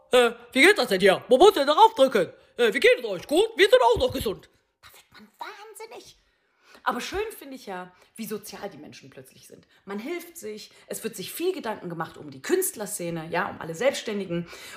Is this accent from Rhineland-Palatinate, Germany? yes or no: no; Cologne, North Rhine-Westphalia, Germany; Oh mein Gott, wissen Sie, ich bin Kölnerin.